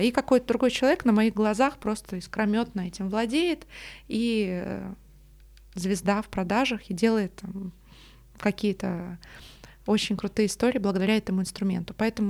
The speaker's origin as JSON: {"language": "Russian", "region": "Tbilisi", "country": "Georgia", "tie": "born or raised there", "said": "Я из Грузии родом, из Тбилиси. Мы жили в таком многонациональном большом доме, где все очень активно общались."}